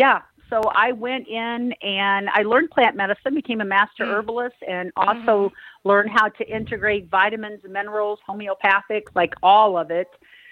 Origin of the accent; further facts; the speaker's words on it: Missouri, United States; born and raised in Midwest Missouri in the United States.